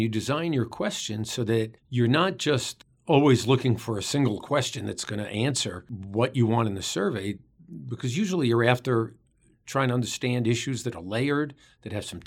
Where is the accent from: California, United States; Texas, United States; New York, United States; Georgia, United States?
New York, United States; New York City; I use this phrase now when I tell people I'm from New York City, where a day without an argument is a lost opportunity.